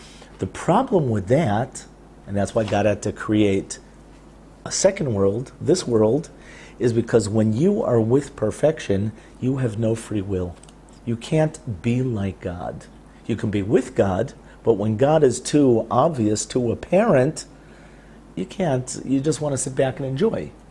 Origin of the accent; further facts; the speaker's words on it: United States; Especially growing up in the 60s, especially growing up in America